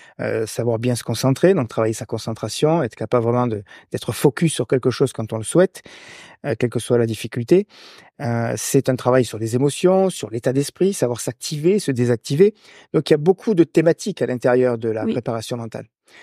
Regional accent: Marseille, Provence-Alpes-Côte d'Azur, France; accent: Marseille; Parce que je suis originaire de Marseille, je le précise aussi.

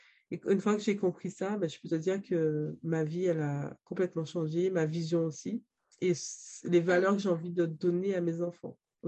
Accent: St. Martin; born there; je suis née à Saint-Martin, qui est une île qui est à côté de Saint-Barthélemy.

